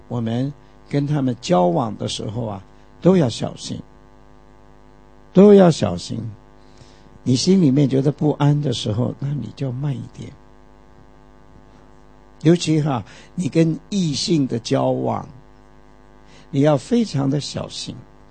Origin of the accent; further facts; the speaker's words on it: China; 这个师父在我们中国人观念当中啊，都是什么都懂的